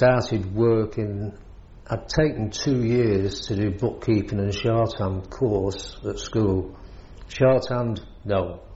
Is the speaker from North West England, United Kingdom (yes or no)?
yes; Manchester, North West England, United Kingdom; I grew up in Manchester, mainly in a place called Burnage, which is South Manchester. I arrived in Burnage when I was coming up to 6 years old, which is the May in 1939, just before the Second World War started. I went to school at Green End School